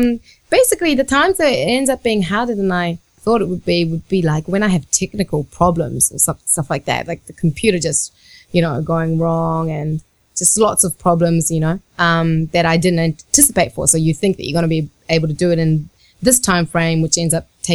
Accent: Japan; first language Japanese; English is a second language; To me, although Japanese was my first language, I hadn't ever really sung in Japanese.

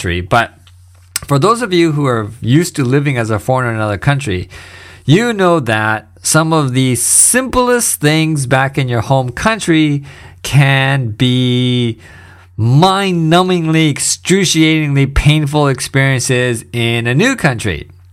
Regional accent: Vancouver, British Columbia, Canada; also born or lived in Europe / Thailand; now in Japan; I was on holiday in my home country of Vancouver, Canada, and it's been a while since I've actually been home. I left Canada in 2007, and I've been, since then I've lived in various countries.

